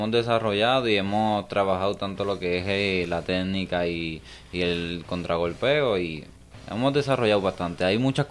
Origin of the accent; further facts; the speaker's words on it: Humacao, Puerto Rico; Actualmente resido en Humacao Pueblo, nací aquí en Humacao y mi parte de mi familia es del Cayo, Humacao. Por lo tanto, me considero ya del Cayo.